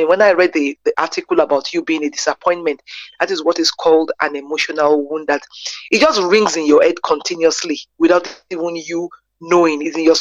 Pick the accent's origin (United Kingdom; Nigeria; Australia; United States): Nigeria; now in South Africa; I'm a clinical psychologist based in South Africa, and I'm proudly Nigerian.